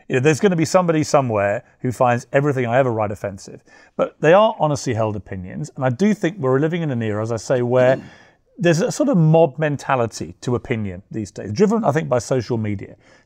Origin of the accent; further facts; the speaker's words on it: United Kingdom; But of course, I'm British. And the Brits, you know, if someone punches us in the face, we're always going to whack back.